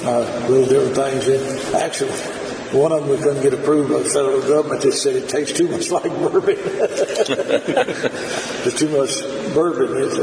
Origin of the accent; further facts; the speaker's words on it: Lawrenceburg, Kentucky, United States; Born and raised in Lawrenceburg. Lived within a mile of where I was born and raised.